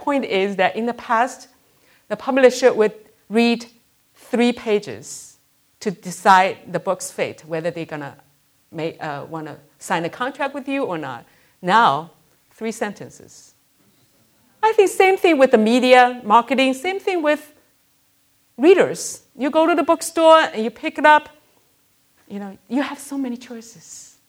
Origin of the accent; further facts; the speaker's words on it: United States; And until I said, I'm from America.